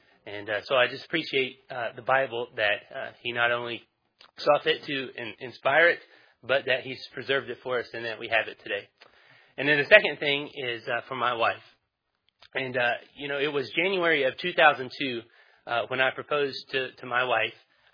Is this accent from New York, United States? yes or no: no; Florida, United States; I'm from Florida, and so praise the Lord for the snow.